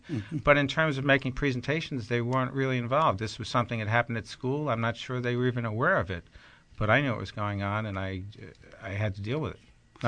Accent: Long Island, New York, United States; Well, I grew up on Long Island. My father was in the Army Air Corps

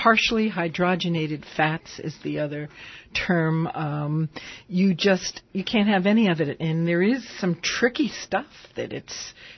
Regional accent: New York, United States; I love this station when I used to, I'm from New York.

